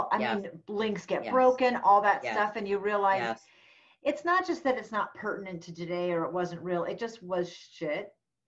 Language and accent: English; New England, United States; now in Reno, United States; Reno, Nevada. But I was raised